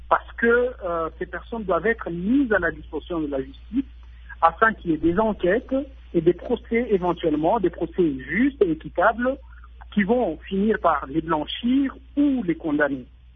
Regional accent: DR Congo; je suis Congolais

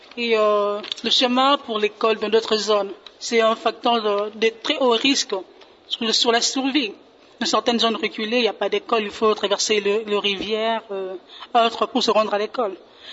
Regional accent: Mongala, DR Congo; Je suis de la Mongala.

